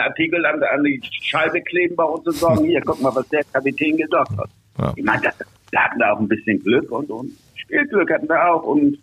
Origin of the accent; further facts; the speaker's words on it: Hamburg, Germany; Ich meine, ich als Hamburger war, ich spielte ja bei BU vorher